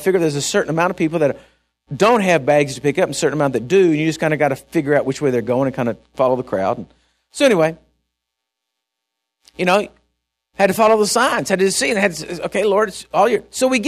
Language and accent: English; Texas, United States; And I said, I'm from Texas. I'm lost. Don't know where I'm going.